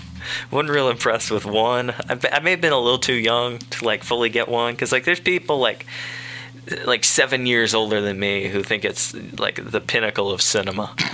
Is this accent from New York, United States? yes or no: no; Nashville, Tennessee, United States; I'd say Tennessee because it's, you know, close enough to my home. I'm from Nashville, so I could probably go see my family on that trip a little bit.